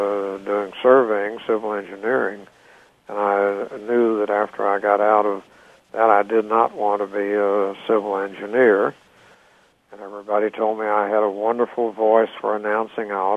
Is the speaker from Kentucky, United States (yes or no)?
yes; Louisville, Kentucky, United States; born there; Yes, I was born in Louisville.